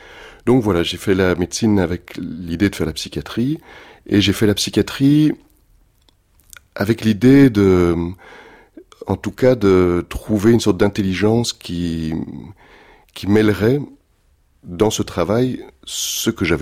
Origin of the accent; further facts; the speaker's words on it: Belgium; Donc, je suis belge